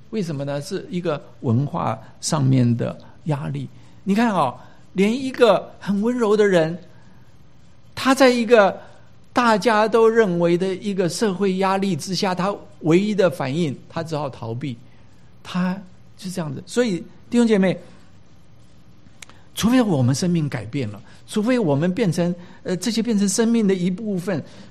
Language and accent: Chinese; China; now in United States; 今天我们是中国人，今天我们是在美国生活的中国人，今天我们是在硅谷移民到硅谷在美国生活的中国人